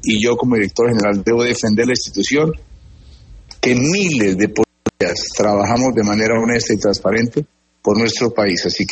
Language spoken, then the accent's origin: Spanish; Colombia; Todavía tenemos como colombianos mucho que aportar y dar en materia de convivencia y seguridad